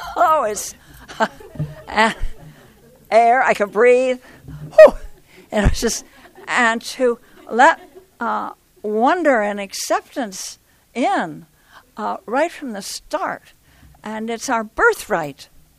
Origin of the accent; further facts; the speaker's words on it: New York, United States; especially in my home state, where I've learned so much, New York